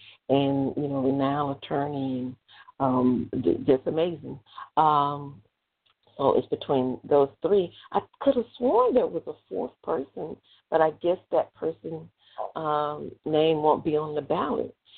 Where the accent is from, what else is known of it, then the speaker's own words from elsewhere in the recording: Mississippi, United States; also born or lived in Texas; born and raised in Mississippi, spending part time in Texas